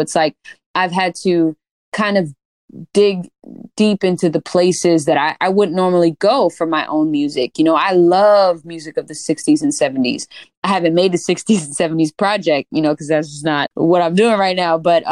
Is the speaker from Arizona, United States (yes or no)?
no; California, United States; We're two Black and Filipino artists from the Bay, and we do two different things, you know?